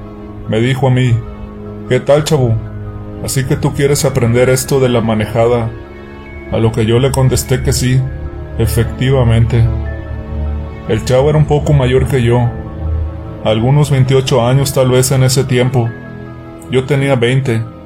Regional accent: Ixhuacán de los Reyes, Veracruz, Mexico; ya que yo siempre había vivido hasta esos días en mi pueblo natal, Ixhuacán de los Reyes, Veracruz.

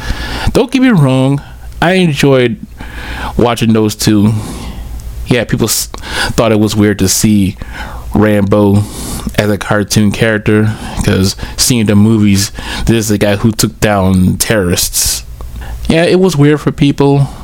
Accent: New Orleans, Louisiana, United States; While we was also growing up in New Orleans, every Sunday I always watch

